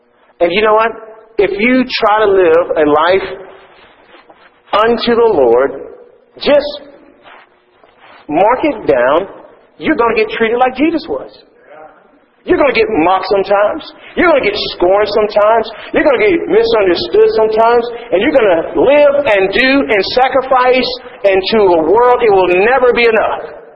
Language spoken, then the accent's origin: English; Texas, United States; born or raised there